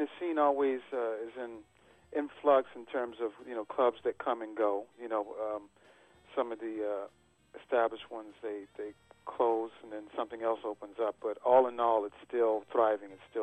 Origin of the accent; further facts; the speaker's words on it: Hampton, Virginia, United States; also born or lived in Richmond; now in New York, United States; I'm originally from Hampton, Virginia, and lived for a few years in Richmond, Virginia